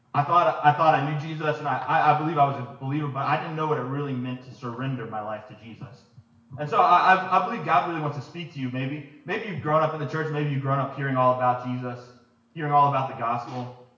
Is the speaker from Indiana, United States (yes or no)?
no; Maryland, United States; I'm from Maryland, up north.